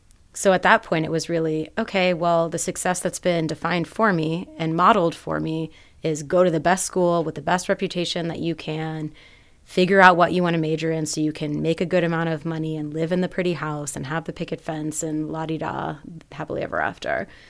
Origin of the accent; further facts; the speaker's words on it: Maryland, United States; And when you're a kid growing up in Maryland, that seems far enough, but not too far.